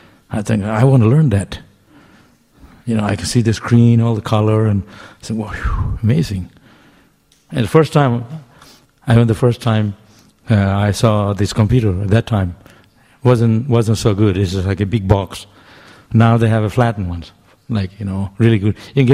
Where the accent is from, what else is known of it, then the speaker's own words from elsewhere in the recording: India; I remember when I grew up in India, and they booked my plane ticket.